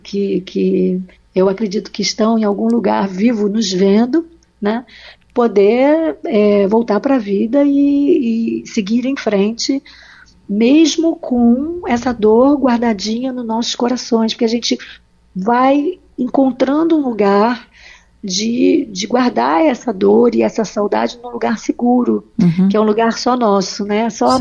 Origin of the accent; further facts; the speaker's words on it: Rio de Janeiro, Brazil; Olha, o meu telefone, eu sou do Rio